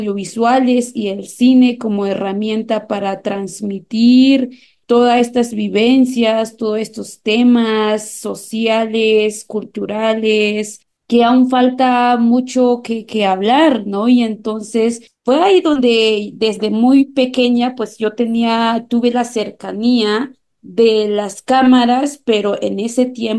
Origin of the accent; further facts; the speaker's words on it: Chenalhó, Chiapas, Mexico; de mi familia de Naranjatic, Alto, de municipio Chenaló, Chiapas, donde soy originaria. Soy mujer tzotzil.